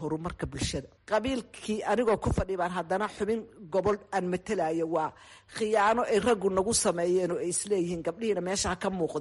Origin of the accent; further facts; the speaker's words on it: Bosaso, Puntland, Somalia; born there; waxaan ku dhashay degmada Boosaaso